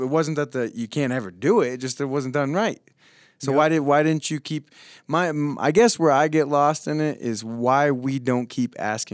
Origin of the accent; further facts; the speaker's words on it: Vermont, United States; Like where I grew up in Vermont, when I was younger, because now it's much more populated with all this, but there was no calling out.